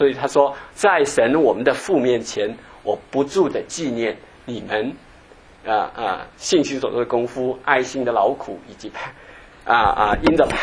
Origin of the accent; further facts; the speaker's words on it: Jiangxi, China; moved away as an adult; also born or lived in Harbin; 我们那时候就是80年代上大学的时候因为我在哈尔滨上学，我们老家在江西